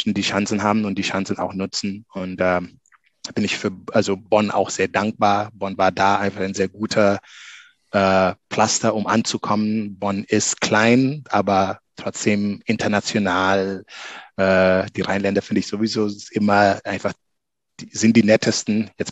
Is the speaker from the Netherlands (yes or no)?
no; Gambia; German is a second language; Ich komme aus Gambia, aus dem kleinen Gambia, kleinster Land in Afrika.